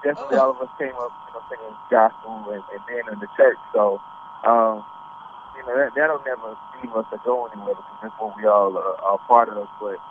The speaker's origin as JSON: {"language": "English", "town": "Greensboro", "region": "North Carolina", "country": "United States", "said": "I'm from Greensboro."}